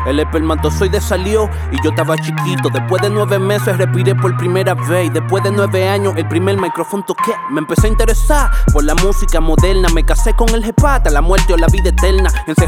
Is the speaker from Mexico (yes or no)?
no; Dominican Republic; Yo siempre he sido … el dominicano.